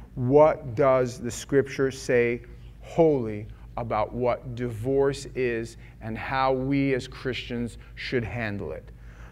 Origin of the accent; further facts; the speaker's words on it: New York City, New York, United States; I grew up in Manhattan a lot of my life.